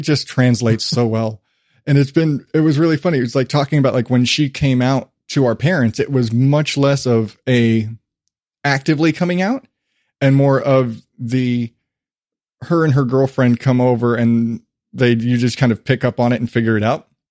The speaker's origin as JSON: {"language": "English", "town": "Phoenix", "region": "Arizona", "country": "United States", "tie": "born or raised there", "also_born_or_lived": "Morenci", "said": "when I was a kid, I lived in Phoenix, but I was born in Morenci, which is a tiny little mining town in southeastern Arizona"}